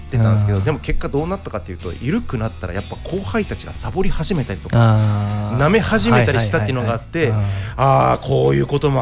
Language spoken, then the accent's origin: Japanese; Shizuoka, Japan; たまたま最近あの鈴木啓太さんのチャンネル見てて、はい、あの我がふるさとの英雄小野伸二さんがゲストに来たんですよ